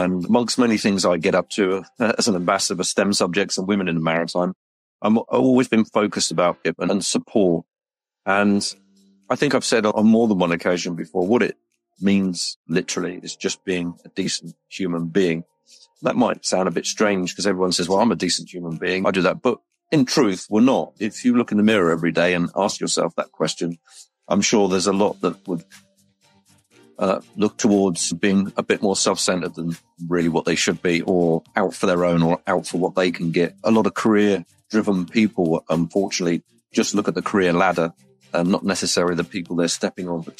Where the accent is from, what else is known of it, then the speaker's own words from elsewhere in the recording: Plymouth, South West England, United Kingdom; I'm from Plymouth, England, in the United Kingdom.